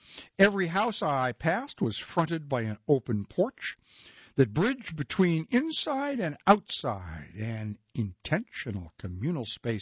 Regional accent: Asheboro, North Carolina, United States; In my hometown of Asheboro, in Southport and New Bern, in Winston-Salem and Durham and Mount Airy and Washington

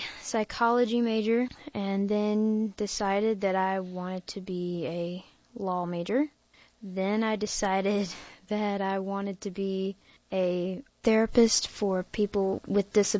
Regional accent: Wilson, North Carolina, United States; I am from Wilson, North Carolina.

